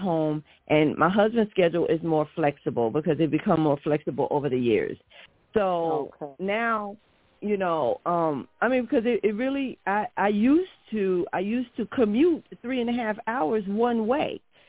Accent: Little Rock, Arkansas, United States; I'm from Little Rock, Arkansas. I'm chill, low key.

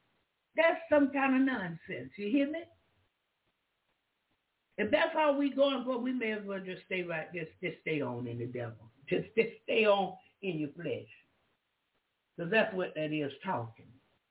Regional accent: the South, United States; I like a lot of gold. I'm from the South.

